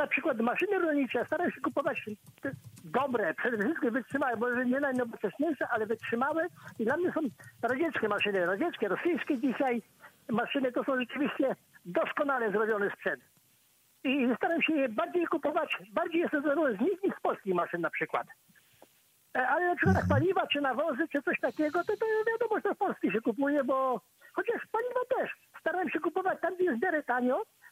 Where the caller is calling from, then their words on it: Ośno Lubuskie, Lubusz Voivodeship, Poland; taniej niż na przykład u mnie w Ośle Lubuskim